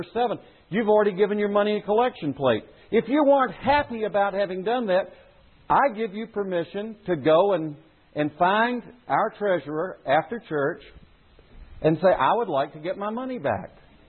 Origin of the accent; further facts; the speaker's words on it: South Carolina, United States; It was something that was done in the church I was raised in South Carolina.